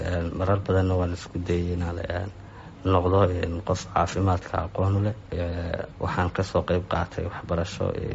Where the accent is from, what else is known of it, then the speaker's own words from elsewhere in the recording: Hargeisa, Woqooyi Galbeed, Somalia; also born or lived in Sanqoola; waxaan ku soo barbaaray Hargeysa, waxaan ku dhashay deegaanka Sanqoola la yiraahdo. waxaan waxbarashadaydiina ku qaatay isla caasimada Hargeysa uun iyo barbaartaydiiba.